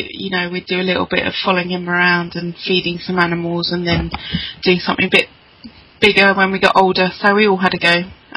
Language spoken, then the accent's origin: English; South East England, United Kingdom; I'm a country girl. I'm a farm girl. My dad's a dairy farmer, so I grew up in Sussex on a farm